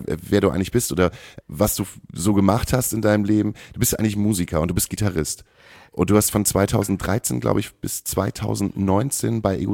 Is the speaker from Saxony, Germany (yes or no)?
no; Hamburg, Germany; Also als Hamburger kann ich es relativ nachvollziehen.